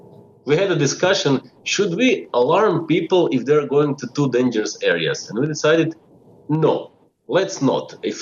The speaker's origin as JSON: {"language": "English", "town": "Zagreb", "region": "City of Zagreb", "country": "Croatia", "said": "We are from Zagreb. It's in Croatia."}